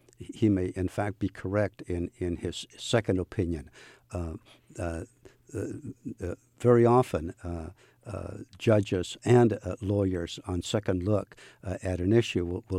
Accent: California, United States; born there; My folks came from Mexico. They worked hard. I was born in Orange County at a time when my first job was picking oranges.

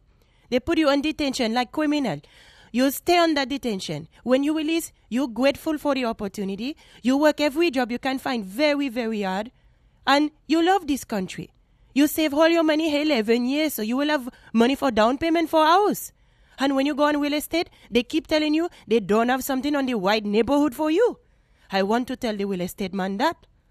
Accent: United States; I'm Haitian American.

